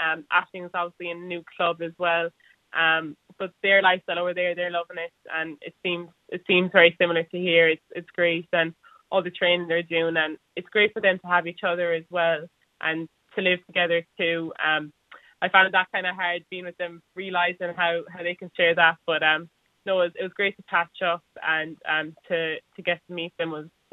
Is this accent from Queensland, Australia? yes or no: no; Sydney, New South Wales, Australia; born there; I was born in Sydney.